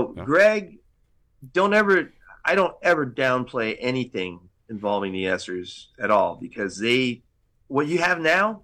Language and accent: English; Florida, United States; Was, you're not afraid of snakes? I go, dude, I'm from Florida.